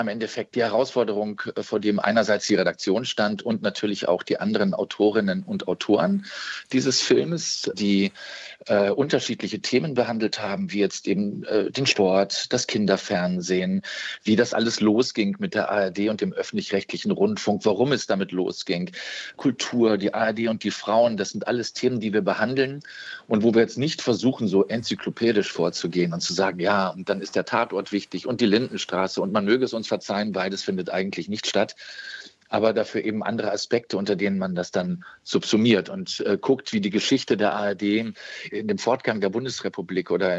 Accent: Munich, Bavaria, Germany; born there; Ich als Wessi, geboren in München

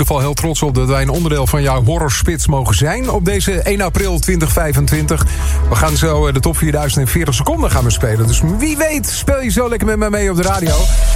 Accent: Schagen, North Holland, Netherlands; Ik kom zelf uit Schagen.

